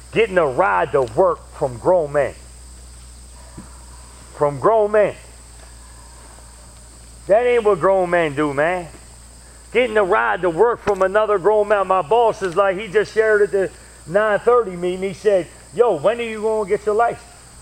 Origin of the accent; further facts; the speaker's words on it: Baltimore, Maryland, United States; I'm from Baltimore.